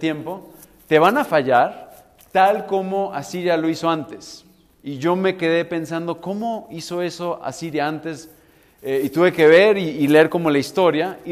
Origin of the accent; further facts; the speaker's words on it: Medellín, Antioquia, Colombia; yo vengo de Medellín y en Medellín es muy común el sacrificio de hijos.